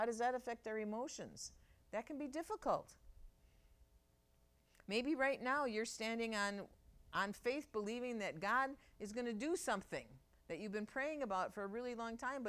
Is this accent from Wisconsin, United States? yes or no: yes; Milwaukee, Wisconsin, United States; now in Orfordville, United States; I grew up in Milwaukee and I'm in Orfordville.